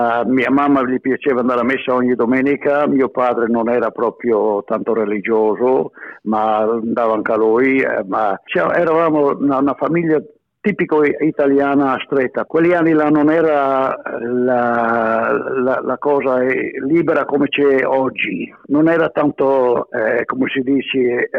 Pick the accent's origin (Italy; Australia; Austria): Australia; Griffith, New South Wales; noi siamo nati tutti quanti a Griffith